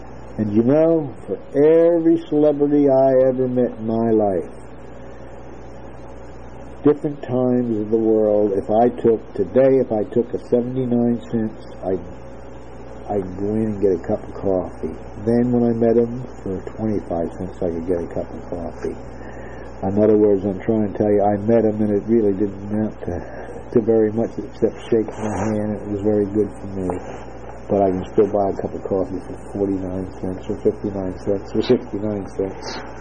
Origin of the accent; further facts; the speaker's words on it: Philadelphia, Pennsylvania, United States; I come from Philadelphia in black and white. It didn't bother me at all. It's because of where I live.